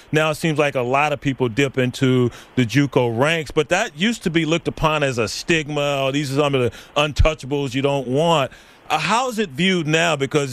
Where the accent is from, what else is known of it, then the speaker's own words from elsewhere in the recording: Lubbock, Texas, United States; Hey, Coach, I'm from Lubbock